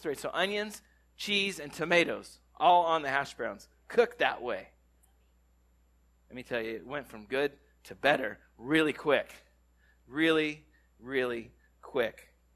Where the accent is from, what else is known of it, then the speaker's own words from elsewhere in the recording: California, United States; I grew up in California since I was a wee little lad, and I went to Minor Bay Academy, and then I made my way to Tennessee.